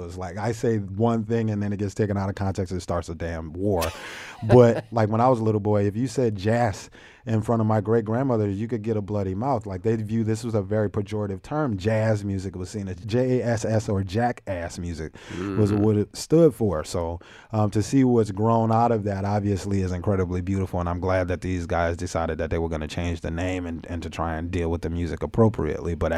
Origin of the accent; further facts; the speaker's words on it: New Orleans, Louisiana, United States; You know, I grew up in New Orleans as a part of Afro Native American culture and community there.